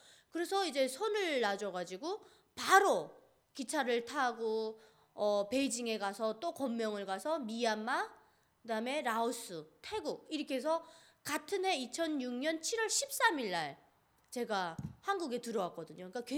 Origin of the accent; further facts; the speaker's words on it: Kanggye, North Pyongan, North Korea; now in South Korea; 어디서 왔냐 또 물어보길래 평안북도 강계라고 하십니까 하니까